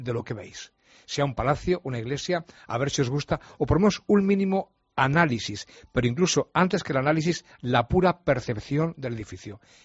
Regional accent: Valladolid, Castile and León, Spain; yo soy de Valladolid, como sabes

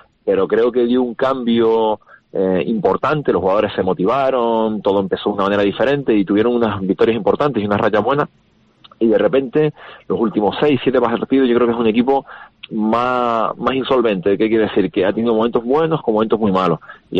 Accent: Canary Islands, Spain; Es decir, que soy de Gran Canaria.

